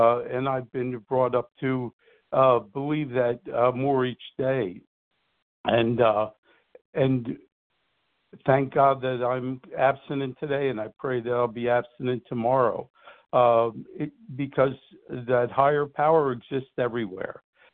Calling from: New Jersey, United States; from Southern New Jersey.

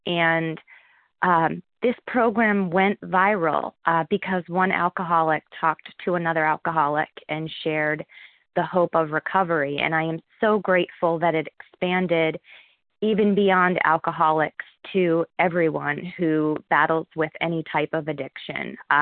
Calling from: Harrisburg, Pennsylvania, United States; I'm calling from Harrisburg, Pennsylvania

